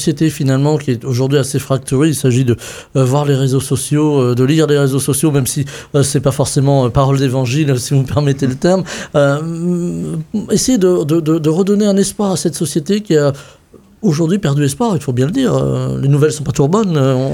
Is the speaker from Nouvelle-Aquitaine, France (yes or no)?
no; Brittany, France; chez nous en Bretagne